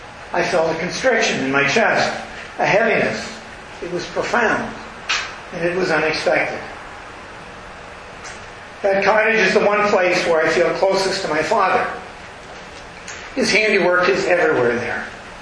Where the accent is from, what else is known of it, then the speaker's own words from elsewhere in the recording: Thunder Bay, Ontario, Canada; This is the first time that I've returned to my hometown, Thunder Bay, Ontario, when I didn't own a piece of property.